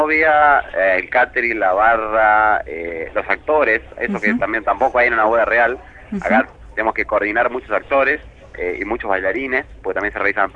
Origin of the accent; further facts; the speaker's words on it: La Plata, Buenos Aires Province, Argentina; somos platenses